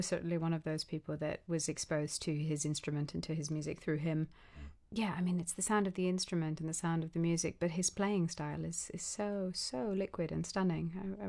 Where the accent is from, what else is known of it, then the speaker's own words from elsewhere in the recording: India; I'd probably relate to that as an Indian musician